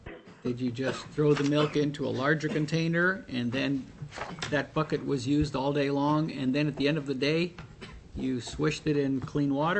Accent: New York City, New York, United States; I was brought up in New York City. I never saw milk outside of a bottle.

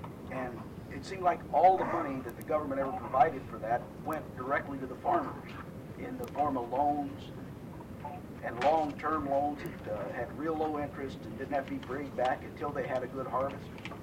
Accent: Midwest, United States; I came here about 35, 36 years ago. I come from the Midwest, where there's a lot of farms.

